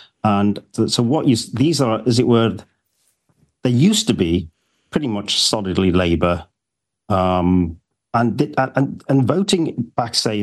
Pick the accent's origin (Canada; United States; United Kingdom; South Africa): United Kingdom; Stoke-on-Trent, West Midlands; And I come from Stoke-on-Trent, which is an incredibly poor industrial city in North Midlands, south of Manchester. Massively Labour forever.